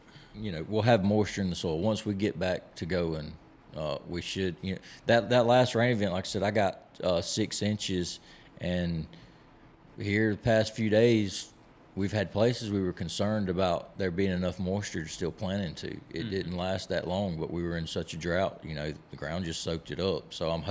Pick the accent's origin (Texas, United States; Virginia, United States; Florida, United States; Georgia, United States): Georgia, United States; Well, see, I was just like Josh, where I came from South Georgia, too, and we never dealt with grasshoppers.